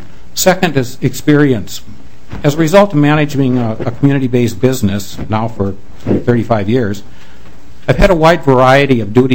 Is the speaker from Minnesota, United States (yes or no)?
yes; New Market, Minnesota, United States; I grew up in New Market, Minnesota, which is about halfway between Minneapolis and Faribault. And back then it was a farming community. So I grew up in a town of 210 people, very simple life at that point.